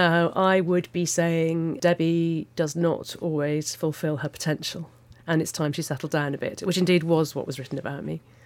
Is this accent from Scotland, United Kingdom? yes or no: no; South East England, United Kingdom; No, I'm not. I grew up in Surrey. It wasn't rural, but where our house was, there was common land opposite and then woods and golf courses round it. So there was always quite a sort of country feel.